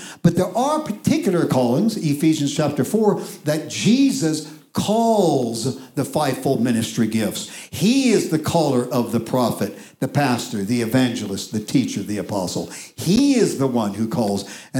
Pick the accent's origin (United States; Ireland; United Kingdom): Ireland; I could have easily gotten off and been really weird because I'm Irish and I can be weird.